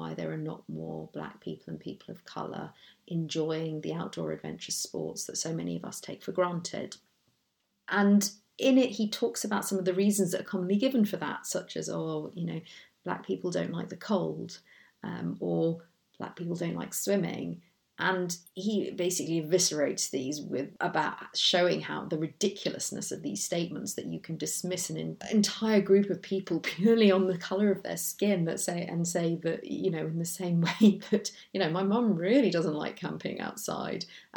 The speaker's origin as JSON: {"language": "English", "country": "South Africa", "tie": "born there", "said": "I was born in South Africa, in apartheid era South Africa, and enjoyed enormous untold white privilege as a result of the colour of my skin."}